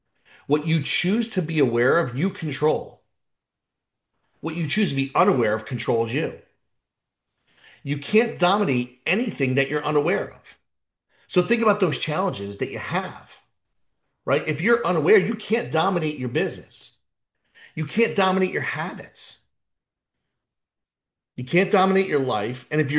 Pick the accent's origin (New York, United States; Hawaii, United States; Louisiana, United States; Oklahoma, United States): New York, United States; But I grew up in the New York area, and that's what I was going to do.